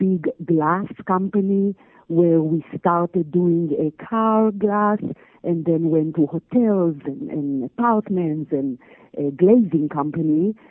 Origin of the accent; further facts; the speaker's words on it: Israel; I was born and raised in Israel to a quite Orthodox Jewish family.